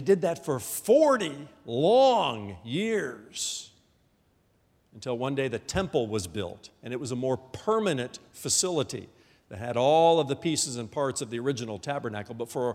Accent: Indiana, United States; born there; I was born in Indiana

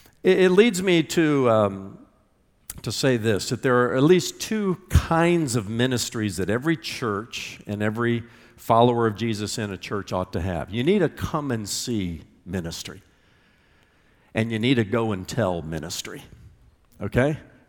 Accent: Indiana, United States; I grew up in the Midwest, in flyover country, you know, Indiana, around those amber waves of grain

